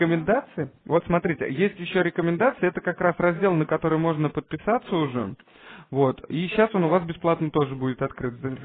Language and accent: Russian; Moscow, Russia; они из Москвы, ну я и сам из Москвы